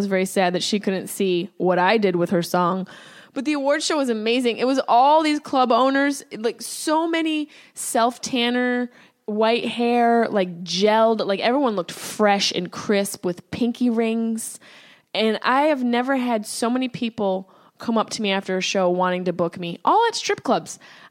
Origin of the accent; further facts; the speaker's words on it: Syracuse, New York, United States; now in Los Angeles, United States; I'm living in LA now. You know, I'm from Syracuse, New York, a little bit scrappy, you know, a little hood, got a little ghetto in me